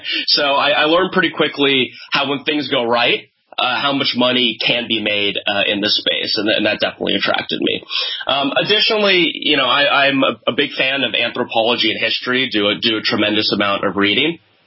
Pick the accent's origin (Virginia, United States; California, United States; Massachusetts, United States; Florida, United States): California, United States; I grew up in Silicon Valley, and as you mentioned, I am a younger guy, just 27 years old.